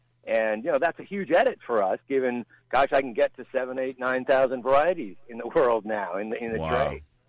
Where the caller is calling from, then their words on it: Encino, California, United States; Good morning. I'm here from Encino.